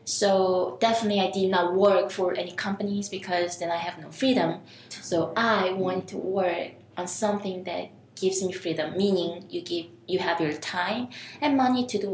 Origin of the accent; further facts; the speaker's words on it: South Korea; I'm from Korea and I'm in Asia